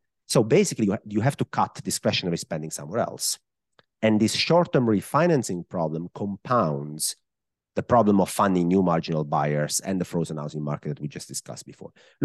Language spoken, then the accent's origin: English; Italy; accent: Italian; English is a second language; Look, I am Italian, I guess. I mean, if somebody didn't know that by my accent at this point in the podcast, I guess it's very clear where I'm from.